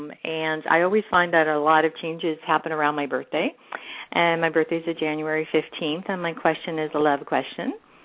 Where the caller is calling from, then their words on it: San Francisco, California, United States; I'm calling from San Francisco area, my first time calling into your show